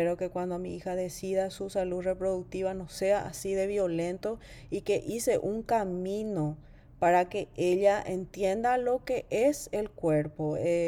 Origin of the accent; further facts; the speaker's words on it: Paraguay; ¿En qué posición estamos hoy como mujeres paraguayas con nuestros cuerpos, con nuestra salud reproductiva y sexual?